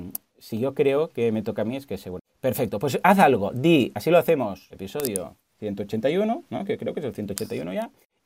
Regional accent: Catalonia, Spain; somos catalanes y tenemos que ahorrar.

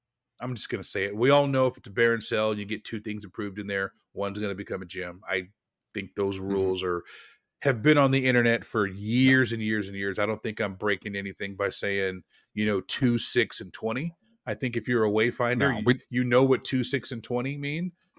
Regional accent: Portland, Oregon, United States; many gyms around Portland, editorial comment, Portland, Oregon, my hometown, have had an adjacent Pokestop that is not a gym with a slightly different name.

